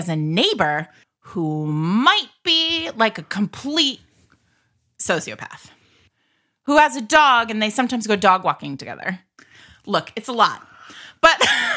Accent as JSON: {"language": "English", "region": "Rhode Island", "country": "United States", "tie": "born or raised there", "said": "I'm not Canadian, so. I grew up in Rhode Island where we, like, have the actual mob"}